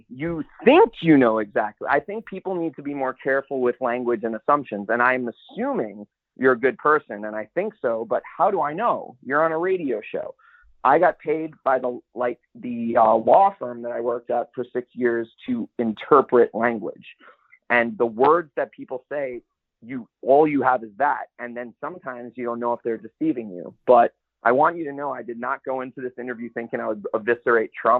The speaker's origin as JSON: {"language": "English", "town": "Lido Beach", "region": "New York", "country": "United States", "said": "I'm from Lido Beach, Long Island, which you might have known."}